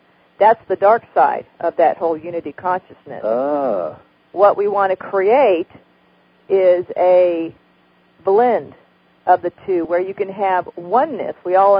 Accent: the South, United States; When you're able to step back far enough, listen to that, far enough, you can tell I'm from the South.

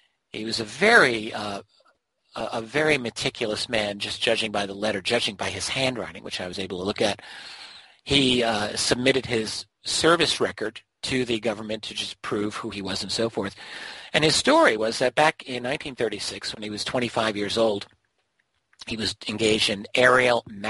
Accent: United States; I'm an American, but I can go up to Canada for research, and I was in Ottawa.

